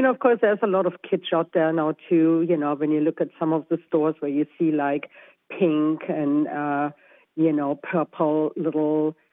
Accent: Germany; So yeah, I'm from Germany and we actually don't have Halloween.

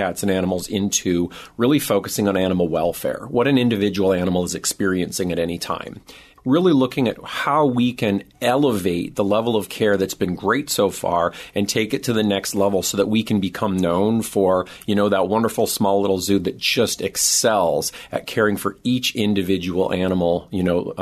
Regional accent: Alberta, Canada; I'm Canadian, little town in southern Alberta, and there were no zoos really close by.

